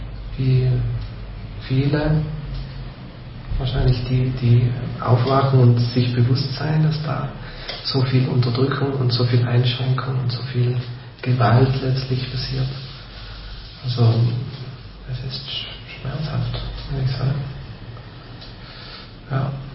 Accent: Trentino-Alto Adige, Italy; Ja, ich bin von Italien, aber irgendwie, ich spreche Deutsch und fühle mich nicht so wirklich als Italiener, so im klassischen Sinn. Und das ist schon ein Identitätskonflikt irgendwie. Und ich glaube, da muss Südtirol noch irgendwie innerlich dran arbeiten

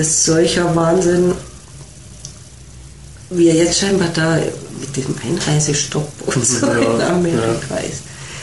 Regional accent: Munich, Bavaria, Germany; Da war gerade diese große Flüchtlingswelle, die ja besonders durch München ist, durch meine Heimatstadt.

